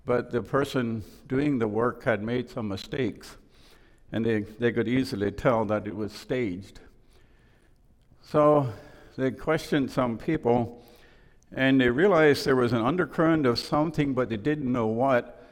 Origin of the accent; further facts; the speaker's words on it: Pennsylvania, United States; I grew up in Lancaster County, between Leola and New Holland, what is referred to as the Groffdale area.